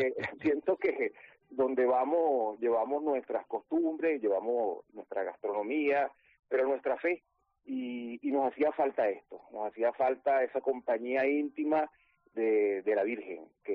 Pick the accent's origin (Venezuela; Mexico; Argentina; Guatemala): Venezuela; now in Boiro, Spain; nosotros somos una familia, somos venezolanos y residimos en Boiro desde hace 4 años. Y lo hemos adoptado como nuestro nuevo hogar.